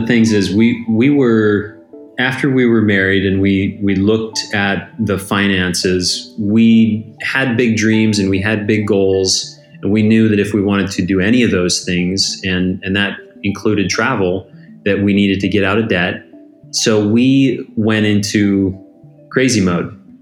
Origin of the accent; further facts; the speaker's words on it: Vancouver, British Columbia, Canada; moved away as an adult; also born or lived in Scottsdale, United States; now in United States; I'm from Vancouver, Canada, originally. I moved down to Scottsdale, Arizona a couple years ago